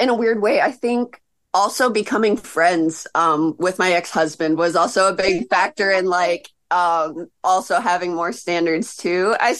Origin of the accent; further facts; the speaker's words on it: Midwest, United States; And because I'm from the Midwest and all these city girls are wearing like tube tops and crop tops.